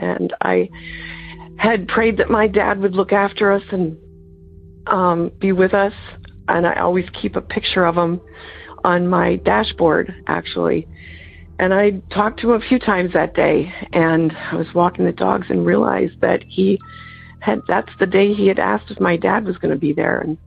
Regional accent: Canton, Michigan, United States; I'm from Michigan, Canton, Michigan.

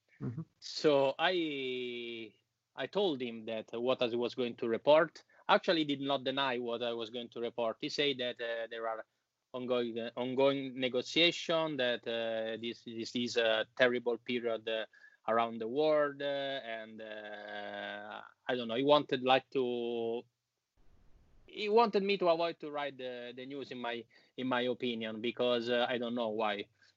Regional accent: Rome, Lazio, Italy; now in Milan, Italy; I'm Italian from Rome, even if I live in Milan.

